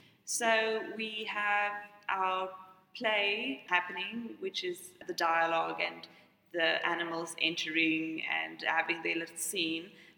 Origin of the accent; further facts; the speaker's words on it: Potchefstroom, North West, South Africa; I'm from Potchefstroom